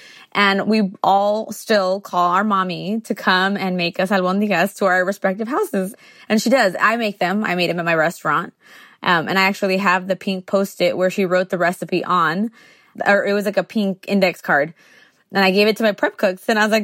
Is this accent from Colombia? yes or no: no; Tijuana, Baja California, Mexico; also born or lived in San Diego, United States / Guadalajara, Mexico; now in United States; I was born in San Diego, but we lived in Tijuana. And then when we left Tijuana in the 90s to San Diego, we still had one foot in each country.